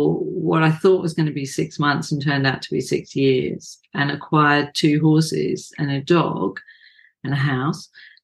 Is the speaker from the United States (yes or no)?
no; South East England, United Kingdom; now in Australia; I'm English by birth, Australian by choice. So I was brought up, I'm an army brat, so we moved around quite a lot, and mainly sort of south of England, and then overseas a bit.